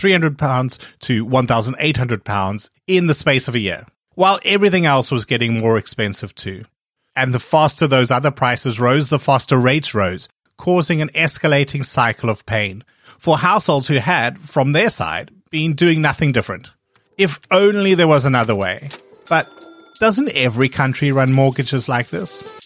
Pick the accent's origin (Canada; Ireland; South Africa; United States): South Africa; I grew up in South Africa